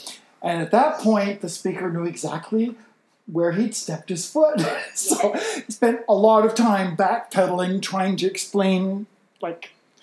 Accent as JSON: {"language": "English", "country": "Canada", "said": "oh, well, this is one thing about being Canadian."}